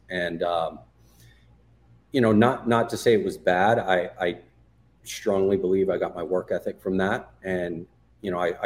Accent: Arizona, United States; now in Phoenix, United States; I'm from Arizona originally. I live in Phoenix area now, but I'm from a small copper mining town.

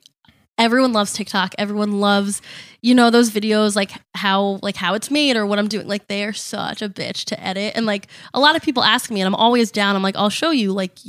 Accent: New Milford, United States; I grew up in New Milford, so literally just the next town.

